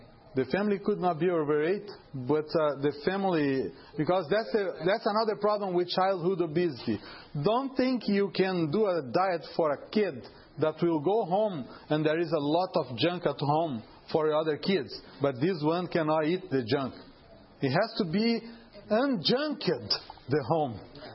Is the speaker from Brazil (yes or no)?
yes; South Region, Brazil; English is a second language; I am from South.